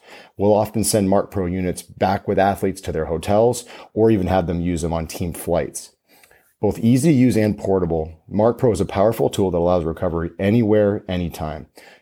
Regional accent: Maine, United States; So literally 20 minutes from my hometown.

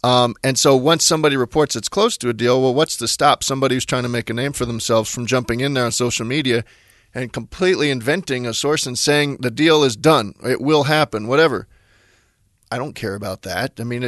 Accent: Florida, United States; I grew up in South Florida

